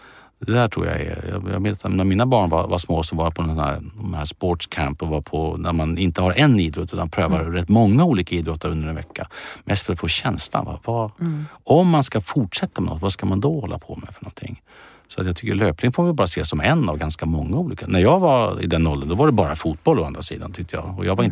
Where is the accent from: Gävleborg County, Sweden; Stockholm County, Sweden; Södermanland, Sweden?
Södermanland, Sweden; Strängnäs; Det märker ju hemma i Stängnes